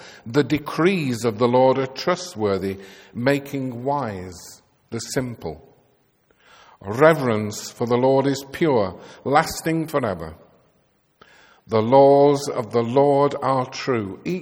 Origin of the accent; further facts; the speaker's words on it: Bolton, North West England, United Kingdom; born there; now in Royal Wootton Bassett, United Kingdom; I've lived in Royal Wootton Bassett for 40 years, but was born in Bolton in Lancashire, which explains my accent.